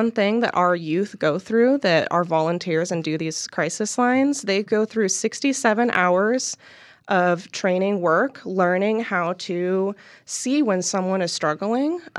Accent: Redding, California, United States; So I actually grew up in California, in Redding, California.

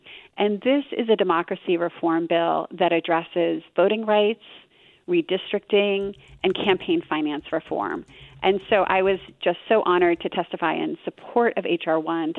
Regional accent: Ellsworth, United States; with my hometown Rotary, the Ellsworth Rotary.

